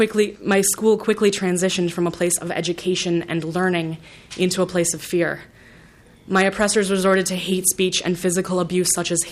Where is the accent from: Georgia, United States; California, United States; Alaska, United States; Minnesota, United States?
Minnesota, United States; I speak to you today not only as a Minnesotan